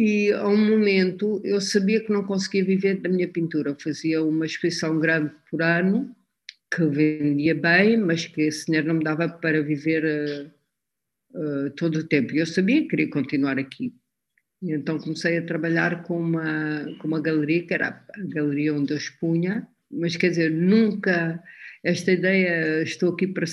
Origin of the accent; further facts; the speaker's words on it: Portugal; moved away as an adult; also born or lived in England; Sou mestiça, a minha mãe é espanhola, o meu pai é português, vivi em Inglaterra muito, muito tempo, quase 15 anos, mas, no fundo, quando alguém me pergunta, eu sou portuguesa